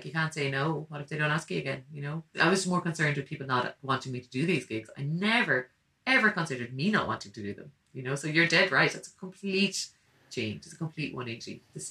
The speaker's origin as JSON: {"language": "English", "town": "Cork", "region": "Munster", "country": "Ireland", "accent": "Cork", "said": "My Cork region accent, yeah."}